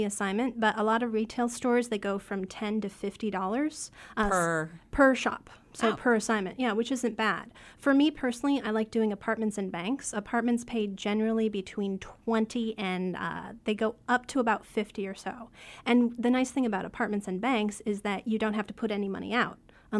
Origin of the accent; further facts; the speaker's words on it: Detroit, Michigan, United States; With kvetch? I'm from Detroit.